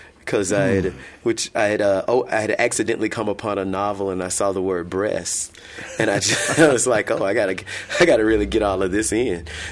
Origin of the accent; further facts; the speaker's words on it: Shreveport, Louisiana, United States; also born or lived in New Orleans; In Shreveport, Louisiana, where I was born and raised. I love to tell people I was raised in Shreveport and I grew up in New Orleans.